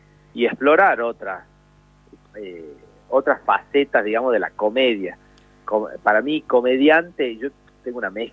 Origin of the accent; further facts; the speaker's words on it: Famaillá, Tucumán, Argentina; Famaillá se llama.